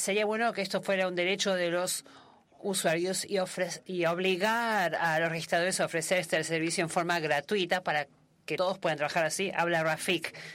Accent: Argentina; Hola, yo soy de Argentina.

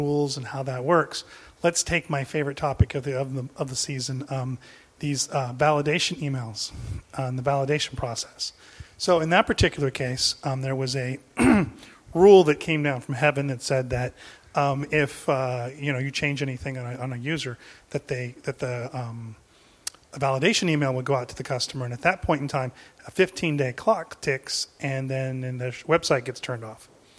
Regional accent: Seattle, Washington, United States; I'm from Seattle, or United States.

